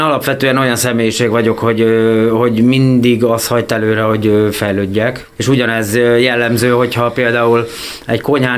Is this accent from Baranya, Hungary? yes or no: no; Bács-Kiskun, Hungary; Én igazából Baja mellől származom, úgyhogy én onnan járok ide át minden nap